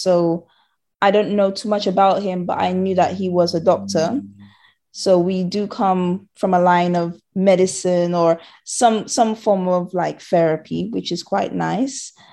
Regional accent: Dominica; moved away as an adult; also born or lived in Hackney, United Kingdom; now in United Kingdom; So I was born in Hackney, actually. And then I went to Dominica with my grandmother. And then, yeah, I was pretty much raised in that environment, and then came to the UK for university and been here ever since.

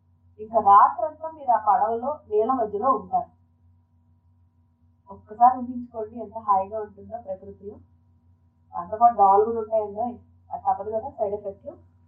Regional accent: Visakhapatnam, Andhra Pradesh, India; ఆంధ్రప్రదేశ్లో భీములపట్నం బీచ్, మా ఊరు విశాఖపట్నం బీచ్ అండి.

